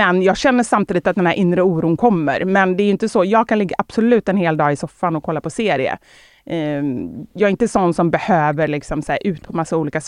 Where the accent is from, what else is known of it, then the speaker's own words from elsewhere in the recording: Gothenburg, Västra Götaland County, Sweden; Kortedala. Det är alltså en förort utanför Göteborg där jag växte upp ihop med min mamma.